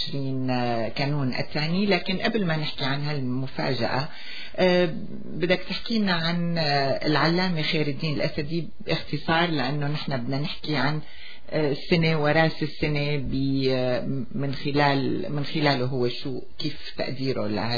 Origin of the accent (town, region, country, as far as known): Syria